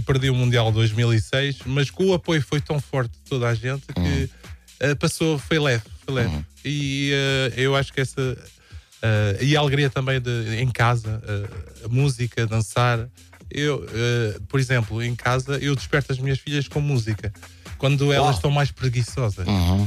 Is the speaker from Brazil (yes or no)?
no; Amadora, Lisbon, Portugal; Eu sou da Amadora